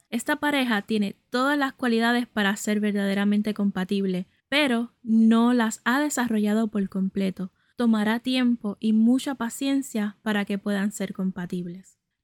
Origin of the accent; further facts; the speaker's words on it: Puerto Rico; puertorriqueña y tu sanadora holística favorita